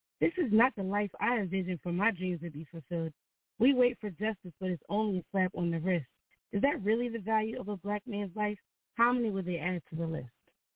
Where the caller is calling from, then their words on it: New Jersey, United States; I'm calling from Jersey.